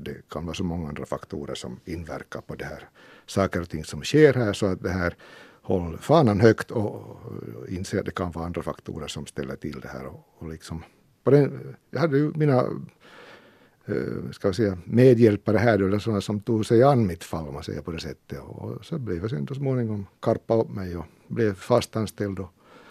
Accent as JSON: {"language": "Swedish", "region": "Ostrobothnia", "country": "Finland", "accent": "Ostrobothnian", "said": "den dåvarande direktören då, Bengt Bergman, som först inte tyckte om min österbottniska dialekt, han tyckte det var mycket grav."}